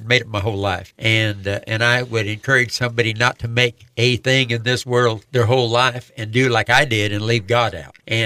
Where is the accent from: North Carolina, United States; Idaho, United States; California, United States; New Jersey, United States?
Idaho, United States; Post Falls; also born or lived in Spokane; Oh, in Post Falls, Idaho, northern Idaho. Some of the prettiest country in the whole world. But I was born in Spokane, Washington.